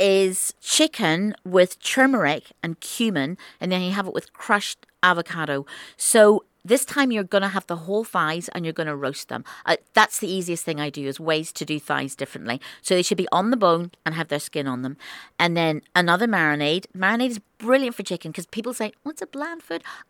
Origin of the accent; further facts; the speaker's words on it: Ireland; in the 1970s, which is when I was kind of growing up in Ireland